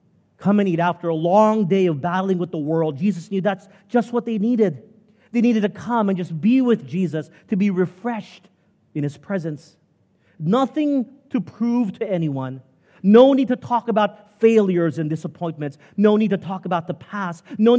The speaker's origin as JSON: {"language": "English", "region": "Texas", "country": "United States", "tie": "born or raised there", "said": "But since I grew up in Texas, I was exposed to all types of food cuisines."}